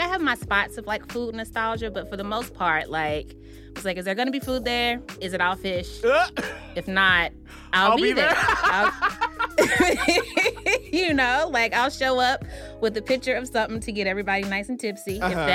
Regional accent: the South, United States; I'm a black woman, mm-hmm. and I'm from the South.

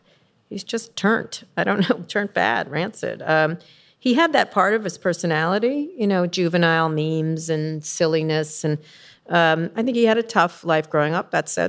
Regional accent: San Francisco, California, United States; Not that there's anything wrong with that. I'm from San Francisco. It's fine.

